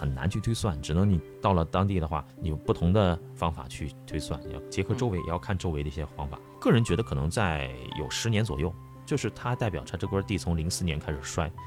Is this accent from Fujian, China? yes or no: no; Guangdong, China; 作为一个广东人，又一个潮汕人来讲，肯定对这个东西很熟悉啊